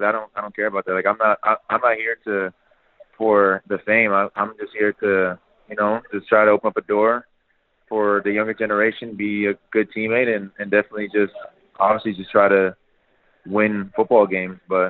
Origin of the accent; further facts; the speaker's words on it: Canada; because I was from Canada